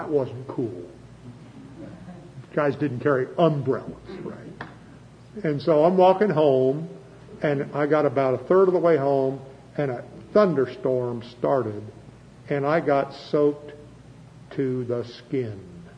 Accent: Chillicothe, Ohio, United States; I grew up in Chillicothe

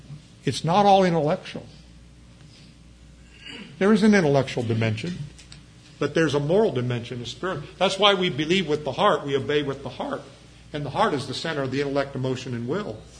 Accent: United States; Now, that offends me as an American, but it doesn't surprise me as a Christian.

